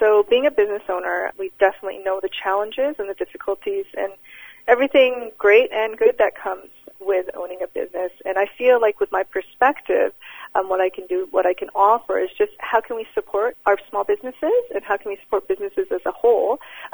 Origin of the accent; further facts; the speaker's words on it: Richmond, British Columbia, Canada; now in Smithers, Canada; I grew up in Richmond, and my parents were immigrants from Japan, and I was born in Canada and raised here.